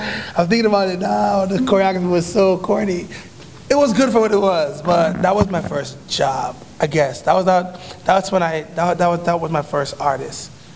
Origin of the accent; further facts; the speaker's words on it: Jamaica; also born or lived in Toronto, Canada; being West Indian and, you know, being from Jane and Finch and growing up in Jamaica